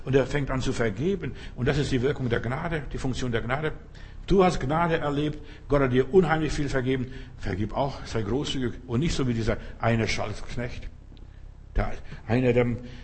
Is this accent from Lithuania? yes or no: yes; Klaipėda County, Lithuania; Es war an der Ostsee, da wo ich herkomme, ist Bernsteingegend, also ein bisschen höher über Memel, da ist ja sogar das Zentrum der ganzen Bernsteinindustrie von Litauen.